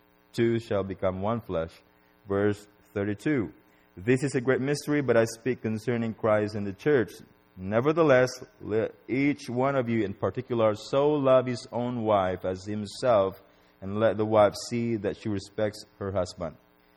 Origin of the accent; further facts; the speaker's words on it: Philippines; Where I grew up in the Philippines, people tend to stay in one location most of the time.